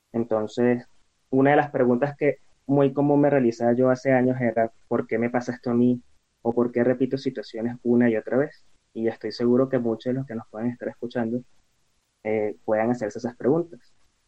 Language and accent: Spanish; Venezuela; now in Mexico; soy de Venezuela. Actualmente migré a México